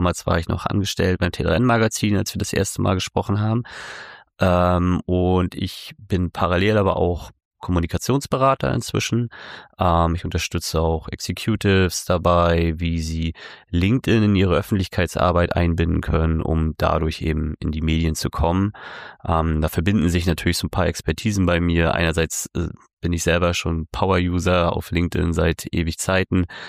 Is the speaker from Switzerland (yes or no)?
no; Rostock, Mecklenburg-Vorpommern, Germany; Rostock City, die Grüße nehme ich gerne an, meine alte Heimat.